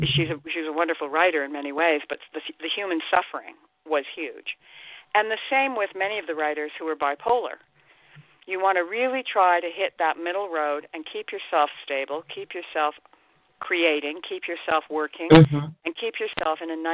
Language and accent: English; Ireland; Every now and again, I'm Irish, I'm a writer, every now and again I drink way too much.